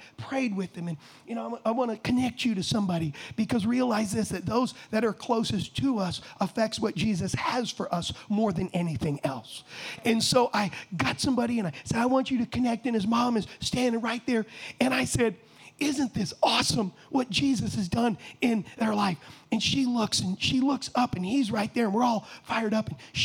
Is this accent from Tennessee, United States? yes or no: no; Huntington Beach, California, United States; also born or lived in San Diego; now in Michigan, United States; I was raised in Huntington Beach for the first 18 years of my life, and then we lived in San Diego